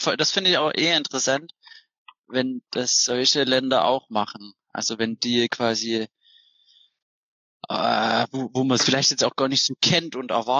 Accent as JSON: {"language": "German", "town": "Zwickau", "region": "Saxony", "country": "Germany", "lives_now": "Freiburg, Germany", "said": "Hier ist tatsächlich viel wärmer, als wo ich herkomme. Ich komme eigentlich aus Zwickau. Da ist es schon mal gefühlt nochmal so 6-7 Grad kälter."}